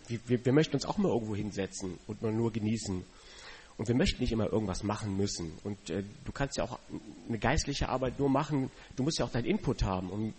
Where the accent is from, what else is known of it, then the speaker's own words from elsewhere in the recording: Rhineland-Palatinate, Germany; born there; Ich bin nämlich geboren in Rheinland-Pfalz. Meine Eltern kommen von hier, aber beruflich darunter gezogen. Und das war ein Dorf mit 3000 Leuten, Seelen.